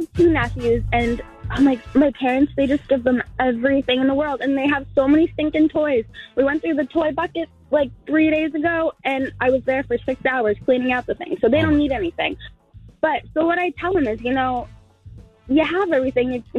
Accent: Boston, Massachusetts, United States; I'm from Boston.

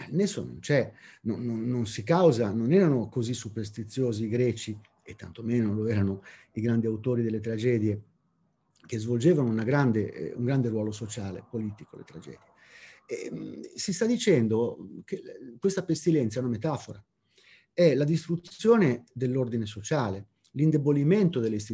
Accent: Liguria, Italy; essendo ligure sono anche un iracondo

